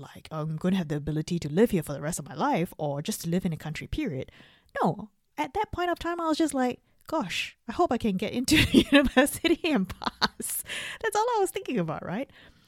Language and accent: English; Singapore; born there; I was born in Singapore. And Singapore does not allow dual citizenship. That means I cannot have two passports from two different countries.